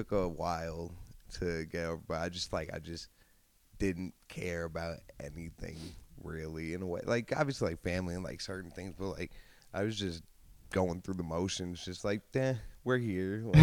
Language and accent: English; New York, United States; Okay. West Bath. Yeah. shout out West Bath.